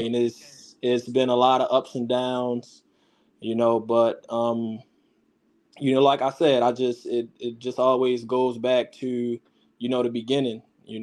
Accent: Baltimore, Maryland, United States; growing up, I grew up in Baltimore. You know, I'm an inner city kid, so things were tough.

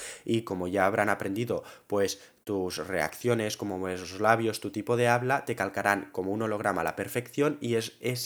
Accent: Spain; yo que aquí soy de España, a saber cuándo llegará

